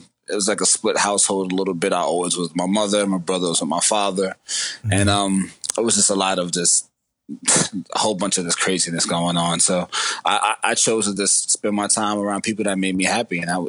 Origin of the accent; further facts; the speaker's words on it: New York City, New York, United States; I'm born and raised in New York. I lived in the Bronx most of my life. And my grandmother lived in Harlem, so I was in between the two boroughs my whole life.